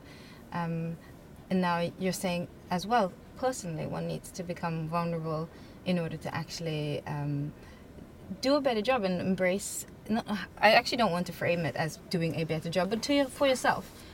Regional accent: South Africa; as a South African and I'm used to living in a stressed out situation

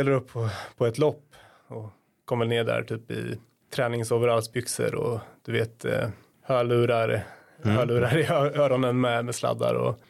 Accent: Hallsberg, Örebro County, Sweden; jag är uppvuxen i Hallsberg och höll på med alla möjliga idrotter som liten.

